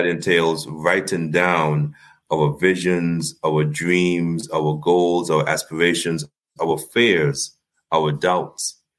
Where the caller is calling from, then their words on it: Pompano Beach, Florida, United States; Pompano Beach, Florida.